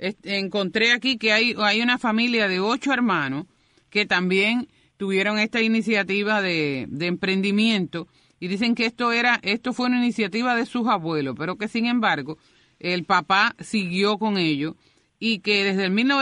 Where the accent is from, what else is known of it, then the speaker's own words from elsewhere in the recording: Cuba; yo creo que nosotros como cubanos debemos pensar